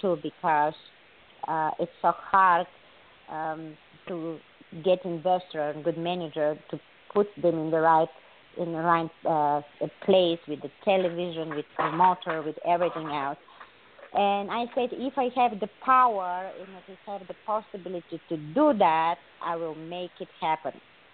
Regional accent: Bulgaria; English is a second language; moved away; I'm coming from Bulgaria. I was born there. In that time it was a communist country, women didn't have rights.

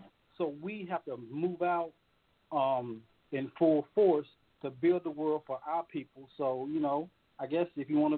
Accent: Georgia, United States; now in Centerville, United States; I come from a small town in America, Georgia, about 12,000 people.

